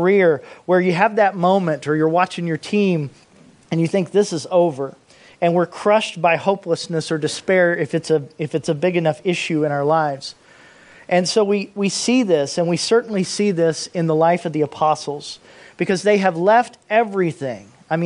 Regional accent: Indianapolis, Indiana, United States; I'm from Indianapolis, Indiana, originally

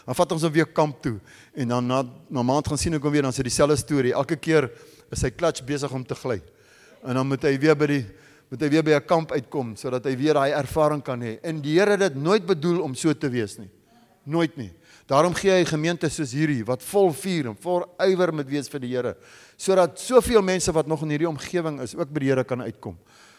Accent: Free State, South Africa; Nou ek is eintlik 'n Vrystater, wat weet ek van diepsee af, jy hoor.

